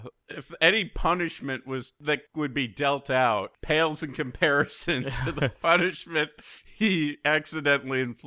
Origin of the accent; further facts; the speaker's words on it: United States; I say soccer because I'm American.